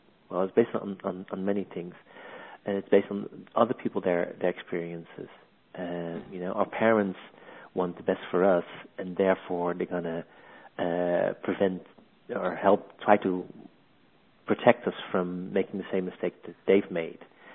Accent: Netherlands; English is a second language; moved away as an adult; now in London, United Kingdom; As you might hear from my accent, originally from the Netherlands, moved to London about 7 years ago

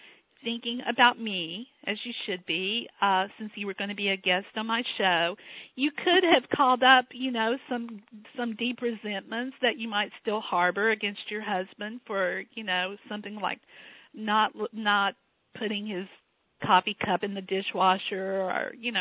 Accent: Texas, United States; accent: Southern; What I love about it is I grew up in Texas, so I have a tiny bit. I have just a teeny tiny bit of a Southern accent that remains that people sometimes hear.

